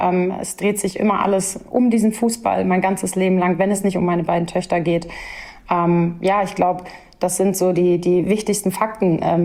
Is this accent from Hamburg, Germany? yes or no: yes; Hamburg, Germany; Das ist als Hamburgerin und als Frau in diesem System gerade absoluter Wahnsinn